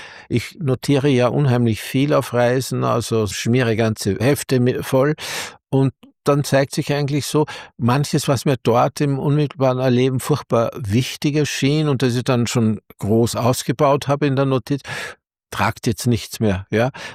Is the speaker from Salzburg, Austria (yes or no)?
yes; Salzburg, Austria; Ich erinnere mich auch übrigens in Salzburg, wo ich aufgewachsen bin.